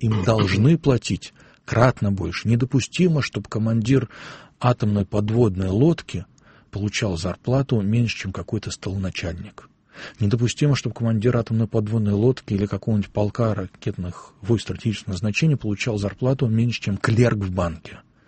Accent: Saint Petersburg, Russia; не в мой родной, любимый Петербург.

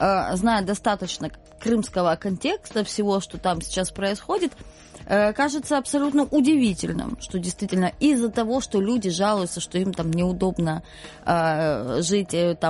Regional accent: Zaporizhzhia, Zaporizhzhia Oblast, Ukraine; Я человек из Запорожья.

